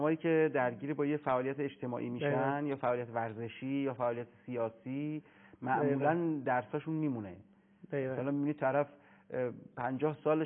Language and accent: Persian; Iran; یعنی من ایرانی هستم، خیلی هم ادعا میکنم که من میشناسم تاریخ کشورم رو.